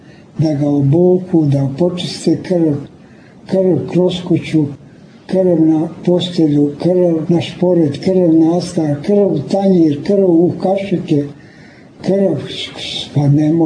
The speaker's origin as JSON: {"language": "Serbian", "country": "Montenegro", "said": "mi smo Crnogorci, e, jes, Crnogorci"}